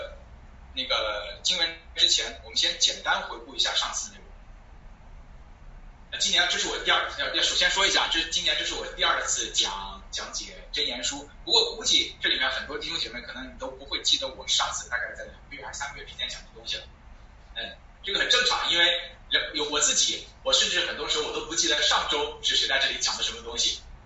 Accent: China; 我们中国人

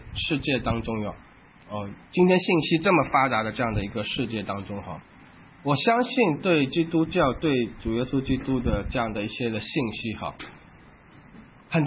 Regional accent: Shanghai, China; 好像我上海人说倒浆糊的这样的一种说法

